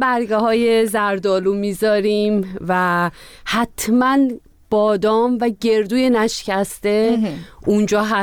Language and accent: Persian; Iran; moved away; میکردم که ما ایران هم بودیم این سنت کرسی دیگه داشت کم کم رو به فراموشی میرفت، خیلی کم بودن.